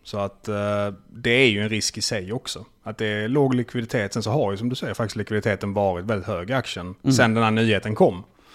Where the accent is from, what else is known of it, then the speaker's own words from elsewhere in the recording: Malmö, Skåne, Sweden; Jag är ju från Malmö så det var lättare för mig.